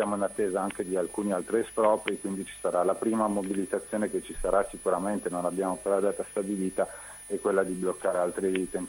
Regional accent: Turin, Piedmont, Italy; now in Genoa, Italy; anche prima che io arrivassi a Genova, perché io sono torinese

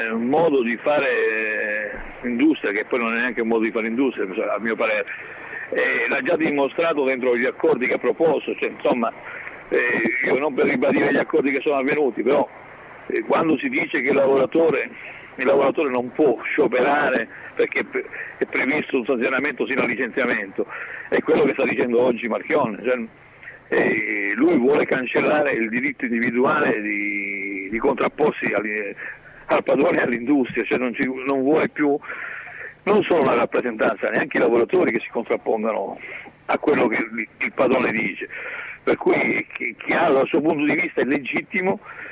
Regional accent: Calabria, Italy; adesso io sono un calabrese

